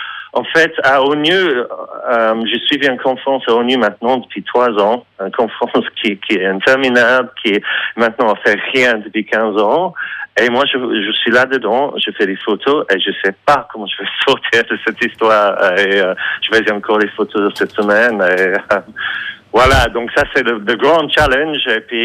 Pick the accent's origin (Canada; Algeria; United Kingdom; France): United Kingdom; England; French is a second language; mais je suis anglais, donc ça va.